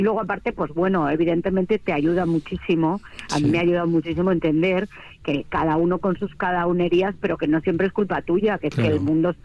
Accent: Spain; ahora soy la primera española con el título.

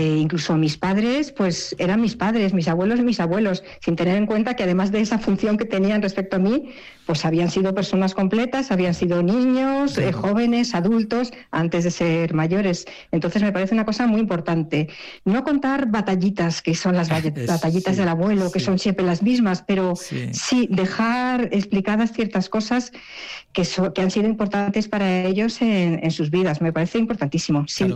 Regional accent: Madrid, Community of Madrid, Spain; moved away; Yo soy madrileña.

